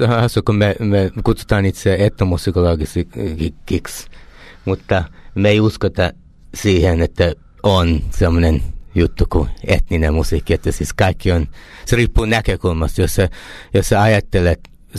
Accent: United States; Finnish is a second language; also born or lived in Finland; mä oon syntynyt Suomessa, mä kävin Suomessa syntymässä, siksi että mä olin vuoden vanha, kun mä lähdin täältä, niin suomi on mun äitini kieli, mutta ei äidin kieli. Niin mä aina asunut Yhdysvalloissa, ollut täällä, niin mä tulin lapsena

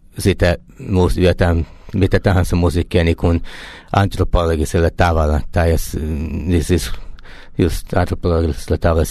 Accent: United States; Finnish is a second language; also born or lived in Finland; mä oon syntynyt Suomessa, mä kävin Suomessa syntymässä, siksi että mä olin vuoden vanha, kun mä lähdin täältä, niin suomi on mun äitini kieli, mutta ei äidin kieli. Niin mä aina asunut Yhdysvalloissa, ollut täällä, niin mä tulin lapsena

